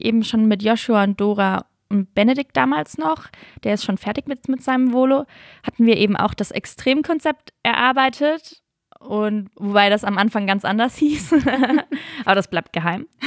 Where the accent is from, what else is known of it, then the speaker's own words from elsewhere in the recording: Lörrach, Baden-Württemberg, Germany; ich komme ja eher so aus Lörracher Gegend.